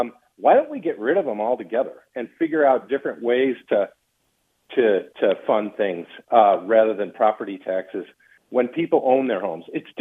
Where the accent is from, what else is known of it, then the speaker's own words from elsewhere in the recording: Chicago, Illinois, United States; moved away as an adult; I come from Chicago. I had a $300,000 apartment in 1,100 square feet